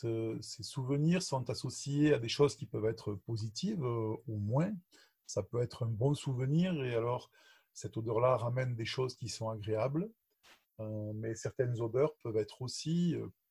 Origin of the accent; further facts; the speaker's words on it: Romania; ça fait maintenant longtemps que je suis parti de Roumanie